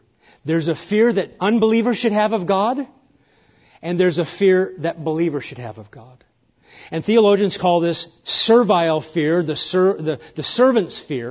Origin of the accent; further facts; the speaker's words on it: Nebraska, United States; I grew up in Nebraska, and I think we had tornadoes here at the convention center, right, years ago?